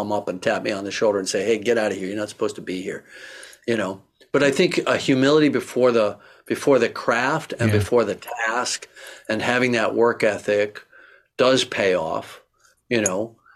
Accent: Chippewa, Ontario, Canada; also born or lived in Kapuskasing; Way up in northern Ontario, you know, just not far from the Arctic Circle, Kappus Casing. And then grew up in Chippewa, which is now part of Niagara Falls, way down in the peninsula, right? So, yeah, Canadian born and bred. Moved to Los Angeles when I was 17.

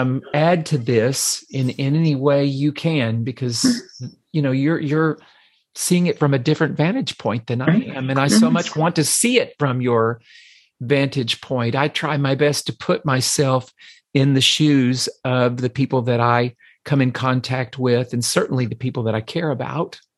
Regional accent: Texas, United States; I grew up here in the South in a rural community in Central Texas.

